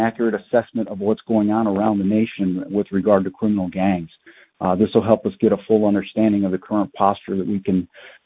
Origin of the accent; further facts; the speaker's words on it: Chicago, Illinois, United States; I grew up in Chicago, in the Logan Square area of Chicago, surrounded by a variety of street gangs